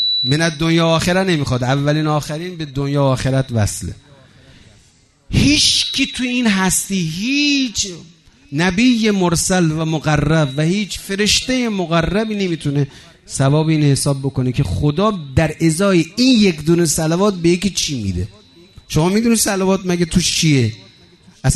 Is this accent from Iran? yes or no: yes; Rasht, Gilan, Iran; والله من تمام بچگیام همیشه گم میشدم. میرفتیم از محل خودمون میومدیم میرفتیم شهرداری رشت، گم میشدم، مادرمو پیدا نمیکردم.